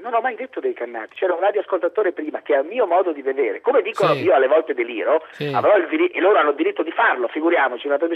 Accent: Palermo, Sicily, Italy; Io sono palermitano, lo so bene come è andata.

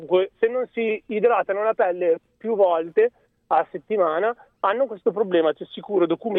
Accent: Ravenna, Emilia-Romagna, Italy; born there; sono nato a Ravenna, parlo così, sono nero.

